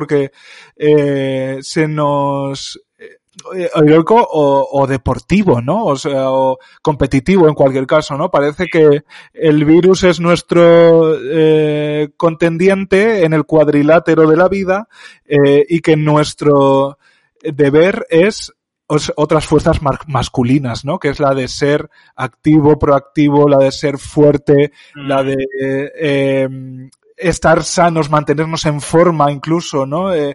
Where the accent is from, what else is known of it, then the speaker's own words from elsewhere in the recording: Spain; Yo soy español fallido, aunque soy muy español a mi manera